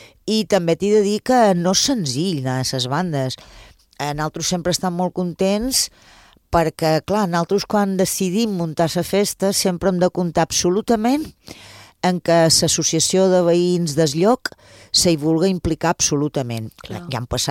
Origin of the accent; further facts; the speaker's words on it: Ibiza, Balearic Islands, Spain; tothom els que tenim certa edat i som eivissencs i eivissenques